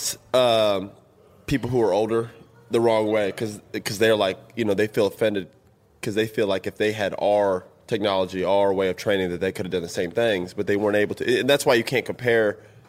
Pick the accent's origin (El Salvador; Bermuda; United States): United States; Florida; I'm from Florida. I really know nothing about the rivalry.